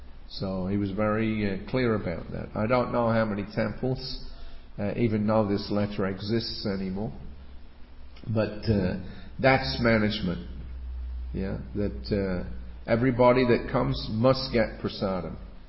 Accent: England, United Kingdom; now in Australia; I'm originally from England, so they were living in the northern England

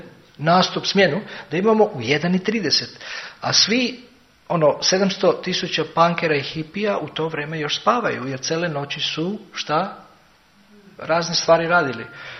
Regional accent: Serbia; ja kao osoba iz Srbije

